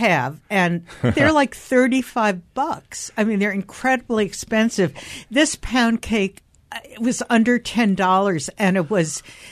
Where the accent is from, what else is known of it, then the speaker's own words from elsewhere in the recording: Manhattan, New York, United States; I grew up near Yorkville in Manhattan.